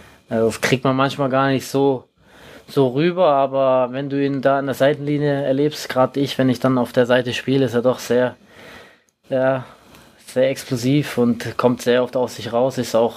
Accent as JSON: {"language": "German", "town": "Karlsruhe", "region": "Baden-Württemberg", "country": "Germany", "said": "im Pokalspiel war es in Karlsruhe, auch noch zufällig in Karlsruhe, in meiner Heimat."}